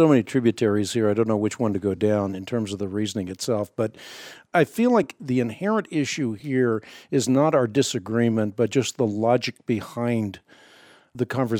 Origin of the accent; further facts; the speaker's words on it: Leiden, South Holland, Netherlands; born there; first language Dutch; English is a second language; Well, I was born in the Netherlands. I was born in Leiden. Dutch is my first language.